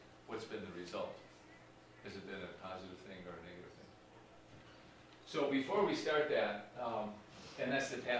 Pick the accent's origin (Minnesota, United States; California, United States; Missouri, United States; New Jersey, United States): Minnesota, United States; Minneapolis; I'm from Minneapolis. I'm a retired lawyer.